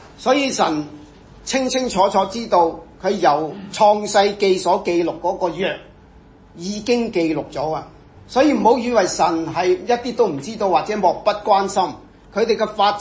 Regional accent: Hong Kong; 我们是香港人住这么小的地方，梗是住得不舒服啦。

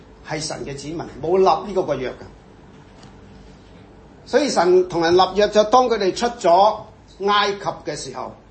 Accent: Hong Kong; 我们是香港人住这么小的地方，梗是住得不舒服啦。

